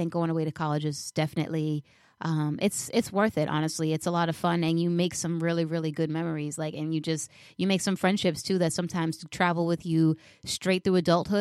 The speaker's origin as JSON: {"language": "English", "region": "Massachusetts", "country": "United States", "moved": "as an adult", "said": "I'm from Massachusetts and I moved down to Philly for college. So I was way out of state for school."}